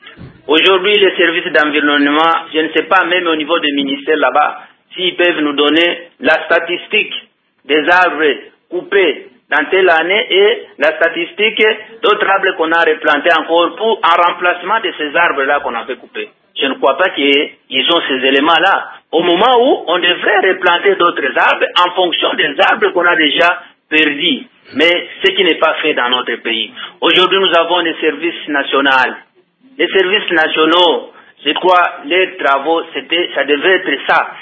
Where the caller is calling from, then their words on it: Lubumbashi, Haut-Katanga, DR Congo; ici chez nous à Lubumbashi